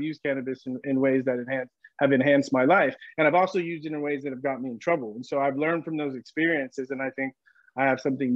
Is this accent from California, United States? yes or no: yes; San Diego, California, United States; And I grew up in San Diego, so it was around.